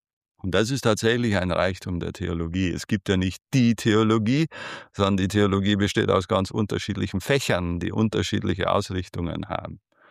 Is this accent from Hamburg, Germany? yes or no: no; Bavaria, Germany; in Bayern, wo ich herkomme